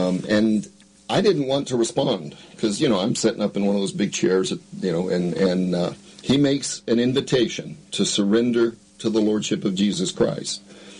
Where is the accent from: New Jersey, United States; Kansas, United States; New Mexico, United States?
New Mexico, United States; also born or lived in Texas; Grew up in the Southwest, New Mexico and Texas.